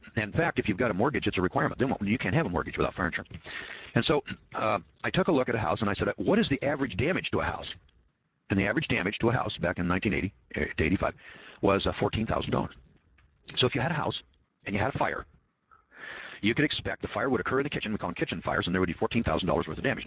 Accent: Boise, Idaho, United States; Now, I'm from Boise, Idaho, and one day I got to thinking about insurance back in the 1980s

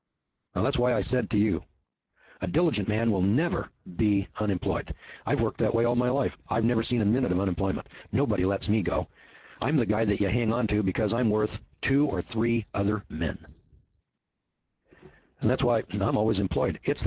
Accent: California, United States; I come from Northern California, where the redwood forest up there is owned by a few

